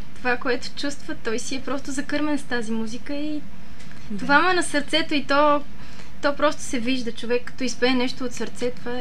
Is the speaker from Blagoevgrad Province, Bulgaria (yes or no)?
yes; Bansko, Blagoevgrad Province, Bulgaria; also born or lived in Kotel; now in Plovdiv, Bulgaria; по принцип съм от Банско, но уча в Пловдив